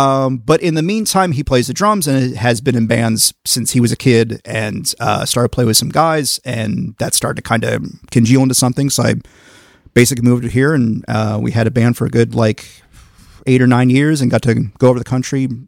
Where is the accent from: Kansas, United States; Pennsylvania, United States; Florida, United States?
Pennsylvania, United States; Mertztown; I grew up in I don't even think we had a stoplight. Nice. This little town called Mertztown that's like a half hour from Reading and a half hour from Allentown.